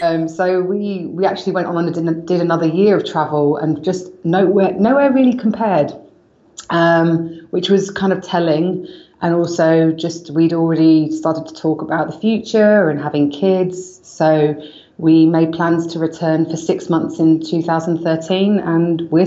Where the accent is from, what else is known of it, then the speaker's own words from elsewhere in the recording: London, United Kingdom; He's from Sydney, I'm from London. We're both city people